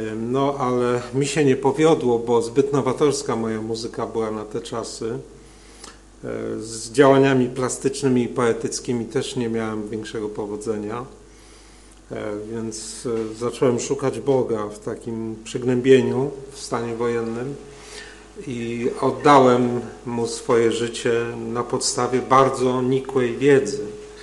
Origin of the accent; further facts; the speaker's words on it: Toruń, Kuyavian-Pomeranian Voivodeship, Poland; Więc pochodzę z Torunia, z województwa kujawsko-pomorskiego. Byłem najstarszym z trzech synów.